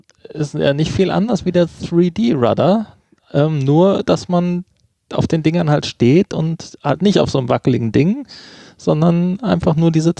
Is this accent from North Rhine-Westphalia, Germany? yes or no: yes; North Rhine-Westphalia, Germany; Bei uns im Ruhrgebiet sagt man das auch.